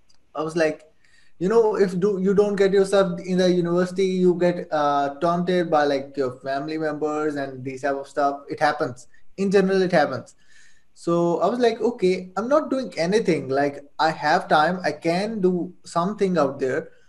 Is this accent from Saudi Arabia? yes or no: yes; Saudi Arabia; moved away as an adult; now in Pakistan; I was born and raised in Saudi Arabia. I lived over there and spent my whole life over there. If I'm talking about whole life, until I was 18.